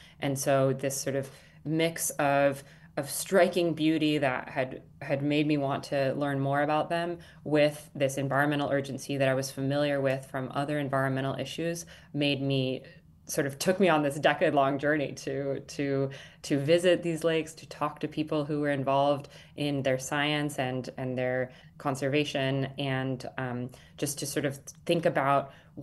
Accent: Denver, Colorado, United States; Gosh, I grew up in Denver, Colorado

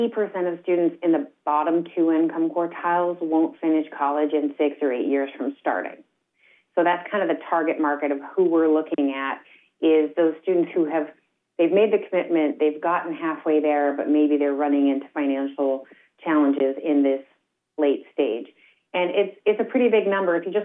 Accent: Oregon, United States; I'm actually from Oregon myself, so I know the region

